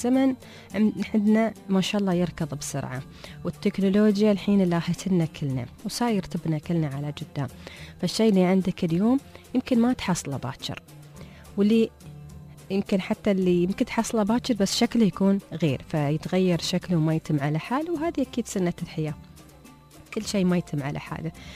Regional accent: Dubai, United Arab Emirates; موجودة عندنا في دبي

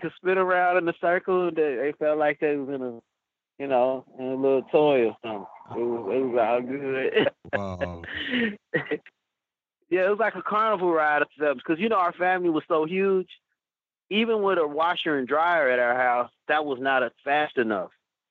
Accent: Tulsa, Oklahoma, United States; Oh man, my life growing up in Tulsa was pretty cool.

